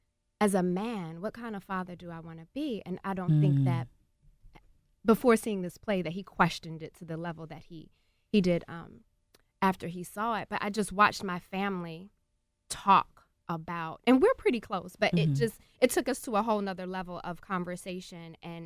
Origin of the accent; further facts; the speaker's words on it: Philadelphia, Pennsylvania, United States; Well, I'm from Philly, so it was so great for me to be home doing a show